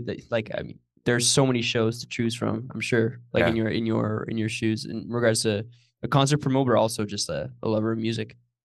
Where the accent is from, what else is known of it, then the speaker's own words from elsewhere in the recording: Sudbury, Ontario, Canada; now in Toronto, Canada; the cultural landscape in my hometown of Sudbury. I also carried around his old MacBook Air for a while before I moved to Toronto.